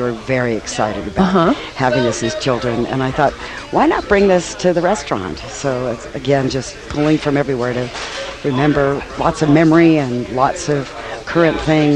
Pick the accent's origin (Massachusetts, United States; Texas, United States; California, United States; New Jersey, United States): California, United States; Berkeley; I just happened to read about a program in Berkeley, my hometown actually in California